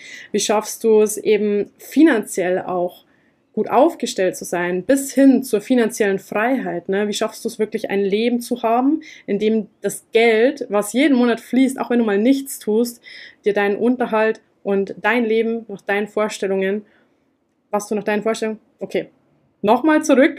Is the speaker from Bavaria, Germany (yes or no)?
yes; Bavaria, Germany; moved away as an adult; Ich komme ursprünglich aus Niederbayern, bin vor ein paar Jahren, also 3,5 Jahren ist es mittlerweile, ich bin jetzt 29 Jahre jung, werde dieses Jahr 30 und ja, bin vor ein paar Jahren ausgewandert